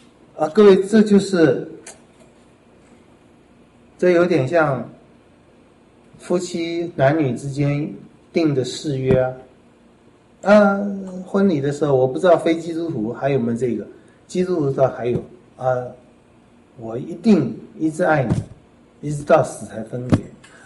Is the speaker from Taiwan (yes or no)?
yes; Taiwan; 我们台湾这十几年来吵得也很厉害，烂起什么台湾狼是吧？我是台湾人，你是吗？